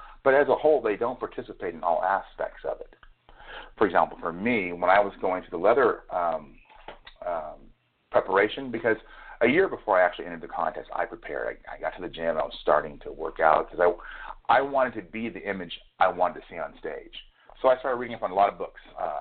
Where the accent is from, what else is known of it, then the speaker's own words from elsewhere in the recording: Oxnard, California, United States; I grew up in Oxnard, which is, although a very racially balanced community, my upbringing wasn't around a strictly black church or black neighborhood.